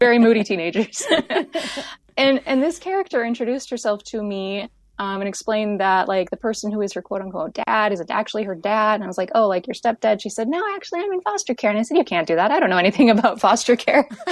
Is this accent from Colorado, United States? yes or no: no; North Dakota, United States; But then I tell people I'm from North Dakota, and they say, oh, I've driven through.